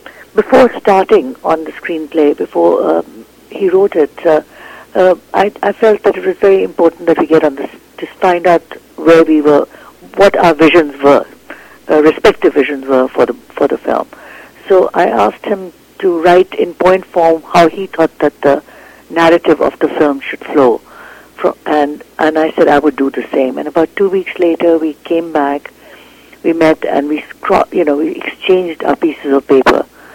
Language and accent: English; Canada; I mean, I'm a Canadian